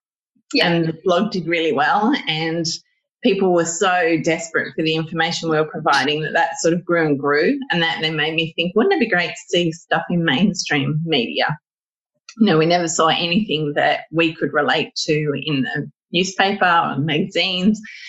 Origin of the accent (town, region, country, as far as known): Sydney, New South Wales, Australia; born or raised there